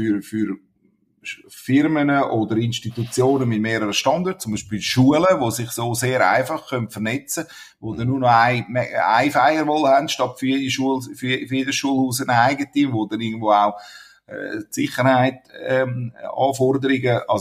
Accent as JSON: {"language": "German", "town": "Winterthur", "region": "Zurich", "country": "Switzerland", "tie": "born or raised there", "said": "ich bin jetzt 56 und bin ein bisschen rumgekommen, aber lebe jetzt eigentlich wieder fast in Wurfdistanz von dort, wo ich aufgewachsen bin. Ich bin aus Winterthur und bin sehr gern da."}